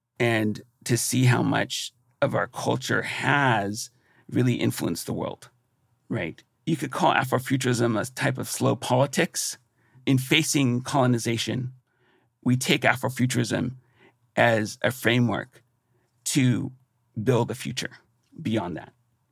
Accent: United States; I'm Native American too. So, you know, I'm here. We're here.

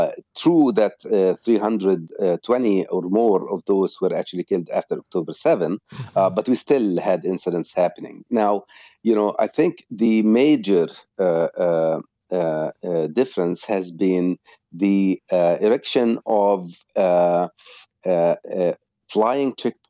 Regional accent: Jerusalem, Palestine; I'm just being punished for being a Palestinian living in my own hometown. And incidentally, I was born in Jerusalem.

